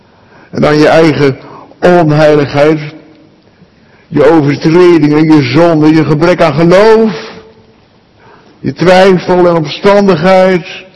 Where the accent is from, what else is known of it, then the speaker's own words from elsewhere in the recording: Zeeland, Netherlands; In Zeeland, waar ik vandaan kom, praten de mensen ook veel over het geestelijk leven. En als kind heb ik het al gehoord